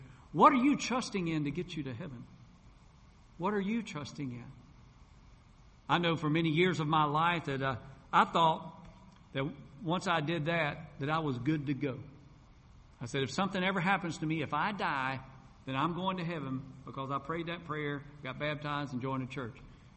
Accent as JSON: {"language": "English", "town": "Aberdeen", "region": "North Carolina", "country": "United States", "tie": "born or raised there", "said": "I grew up in North Carolina, as I told you, there near Pinehurst, North Carolina, in a little town called Aberdeen."}